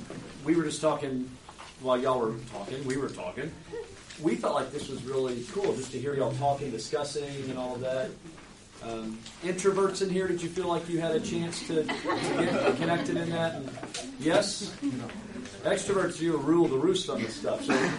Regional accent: Atlanta, Georgia, United States; I mean, I grew up here in Atlanta, so that's the only team I've ever been for.

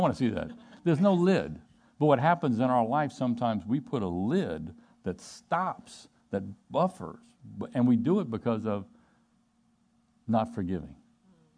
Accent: Louisiana, United States; Now, since I am from South Louisiana, I don't use the word dissipation a lot when I speak.

